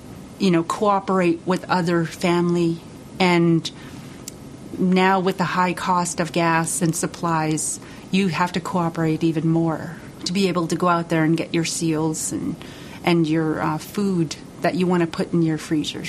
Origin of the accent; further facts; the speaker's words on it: Kotzebue, Alaska, United States; it means little girl. I'm originally from Kotzebue, but my parents are from Shishmaref and Noatak.